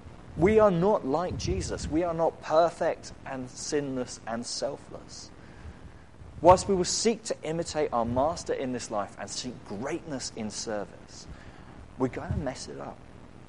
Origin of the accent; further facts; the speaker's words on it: United Kingdom; and if we're being very British, it's an area that we don't like to talk about